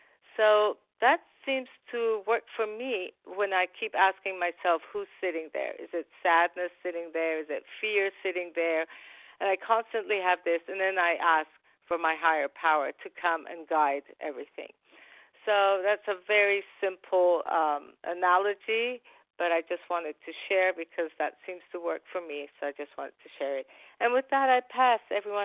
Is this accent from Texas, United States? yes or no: no; California, United States; from California, compulsive overeater.